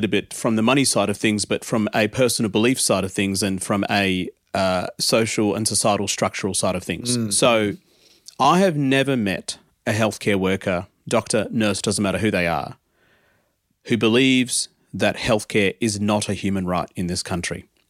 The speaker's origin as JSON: {"language": "English", "country": "India", "tie": "born there", "said": "I was born in India, but I was raised here."}